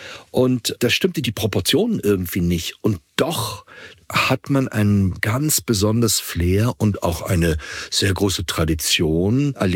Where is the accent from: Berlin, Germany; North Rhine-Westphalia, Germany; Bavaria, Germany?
Berlin, Germany; moved away as an adult; now in Vienna, Austria; Ich bin gebürtiger Berliner. Für alle Berliner Spandauer, da gibt es einen gewissen Unterschied. Aber ich komme aus Berlin und bin nach der Matura, übrigens auch so ein nettes österreichisches Wort, sprich Abitur, nach Wien gegangen, um in Wien zu studieren. Das war 78.